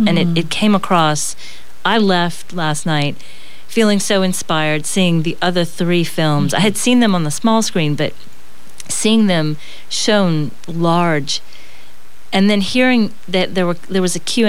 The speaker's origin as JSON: {"language": "English", "town": "New Orleans", "region": "Louisiana", "country": "United States", "moved": "as an adult", "said": "I'm from New Orleans originally. I came here to go to USL, actually, on the recommendation of my high school art teacher."}